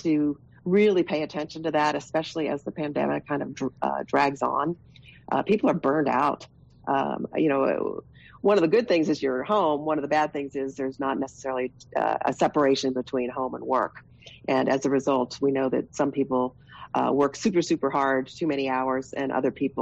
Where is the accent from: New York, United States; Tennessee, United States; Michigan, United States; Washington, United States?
Washington, United States; Seattle; now in Las Cruces, United States; You know, I said earlier, you know, I came from Seattle.